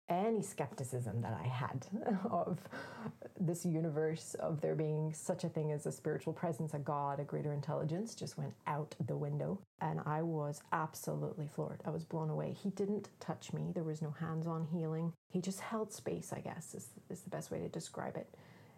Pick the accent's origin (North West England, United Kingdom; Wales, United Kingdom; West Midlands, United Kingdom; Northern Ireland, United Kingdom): Northern Ireland, United Kingdom; Belfast; I grew up in Belfast, or near Belfast in Northern Ireland, in the Troubles.